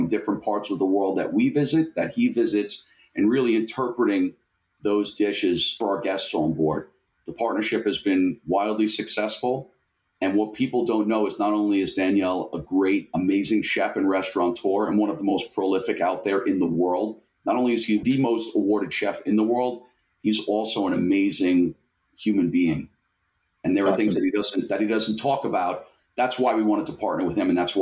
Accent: New York, United States; I came down and I remember thinking, I'm a New Yorker. I'm moving way too quick here.

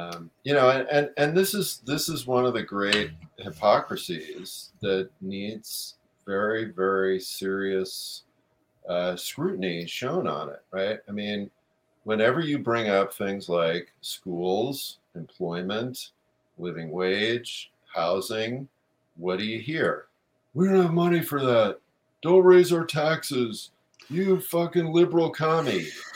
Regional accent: Los Angeles, California, United States; So I grew up in West Los Angeles in a neighborhood that, when I was growing up, it was basically kind of slightly on the upper middle class end of middle class.

